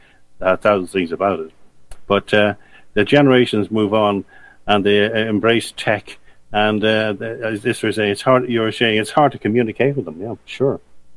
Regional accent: Ireland; I'm Irish, but I wouldn't promote the Irish blanketly.

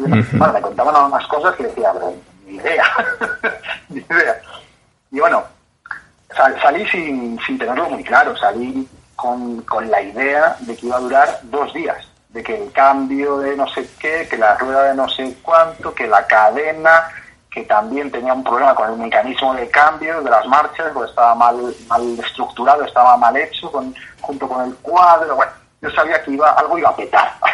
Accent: Spain; Teniendo en cuenta que yo vengo llevando de Europa, yo vengo de España

